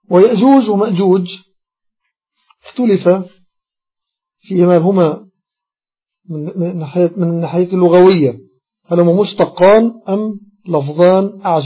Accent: Egypt; الآن إقامة العشاء عندنا في مصر، بارك الله فيه

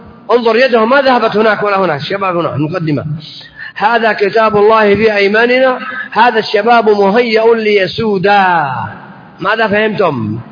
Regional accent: Saudi Arabia; عندنا في المملكة العربية السعودية

